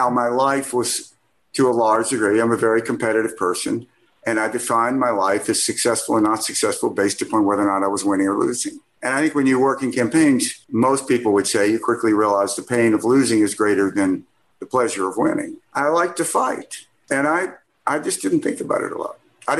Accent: Mississippi, United States; In 2013, I grew up in Mississippi, and a lot of how my dad and I bonded was going to college football games, particularly Ole Miss games.

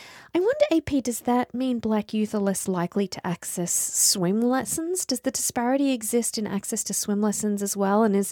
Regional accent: Sydney, New South Wales, Australia; now in Seattle, United States; where I grew up in Sydney, in Australia

